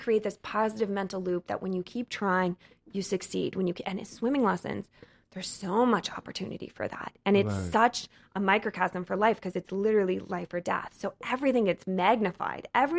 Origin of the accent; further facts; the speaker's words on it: Utah, United States; born there; also born or lived in London / Colorado / Wisconsin / Chicago; now in Los Angeles, United States; I was born in Utah, then moved to London, and then to Colorado, then Wisconsin, went to school in Chicago, and then I moved out here.